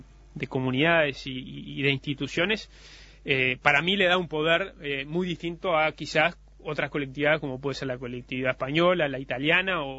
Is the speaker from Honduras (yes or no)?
no; Uruguay; Tengo la posibilidad, como uruguayo